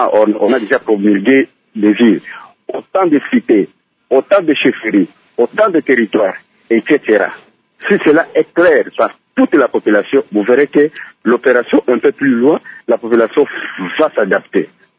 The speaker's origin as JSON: {"language": "French", "town": "Bandundu", "region": "Kwilu", "country": "DR Congo", "said": "Comme moi je suis de Bandundu ville"}